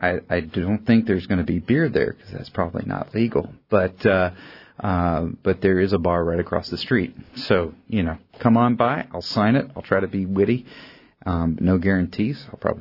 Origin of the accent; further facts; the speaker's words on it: Anchorage, Alaska, United States; You know, I grew up in Alaska. I love this state. I grew up in Anchorage, and I've lived in Juneau for nearly 20 years, visited Fairbanks a lot, been to the villages.